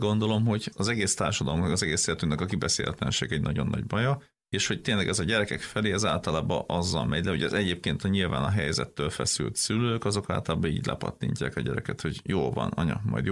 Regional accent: Gyula, Békés, Hungary; mi ugye ő is Gyulai, én is Gyulai vagyok

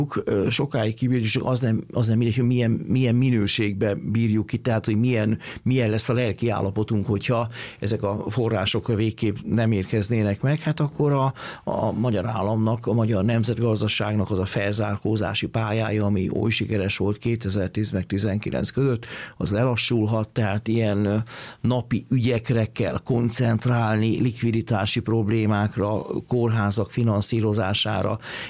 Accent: Hungary; de mi magyarok vagyunk, tehát nekünk mások a szabályok

